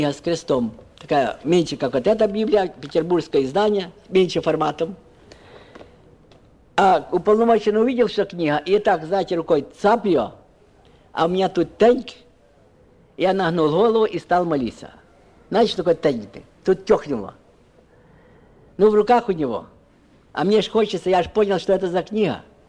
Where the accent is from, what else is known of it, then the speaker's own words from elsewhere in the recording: Voznesensk, Mykolaiv Oblast, Ukraine; я родом с Вознесенска, Николаевской области был